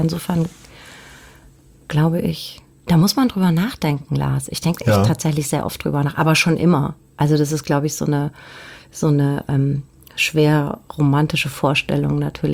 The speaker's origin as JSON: {"language": "German", "region": "Spessart", "country": "Germany", "tie": "born or raised there", "said": "da beerdigt worden, wo ich aufgewachsen bin, in so einem Spessardorf."}